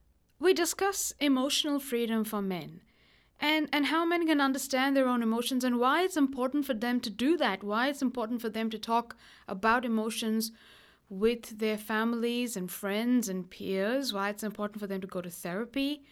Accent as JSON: {"language": "English", "country": "India", "accent": "Indian", "said": "my Indian accent, which suddenly emerges when I'm talking to Indian people. And I think that a lot of my immigrant friends will understand this phenomenon. So anyway, I hope you enjoy my Indian accent."}